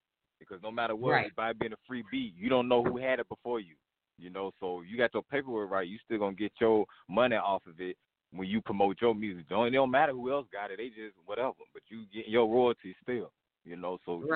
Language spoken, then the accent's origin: English; New Orleans, Louisiana, United States; Pretty much like, okay, everybody know I'm from New Orleans.